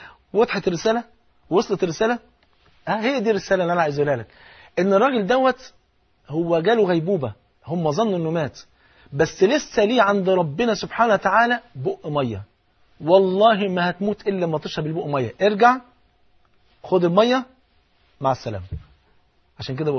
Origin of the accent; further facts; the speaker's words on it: Egypt; زي بيقولوا كده المثل البلد عندنا في مصر